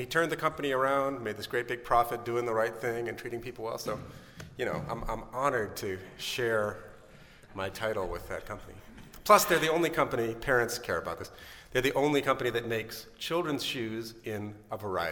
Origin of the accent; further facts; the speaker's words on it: Lexington, Massachusetts, United States; based in my hometown of Lexington, Massachusetts.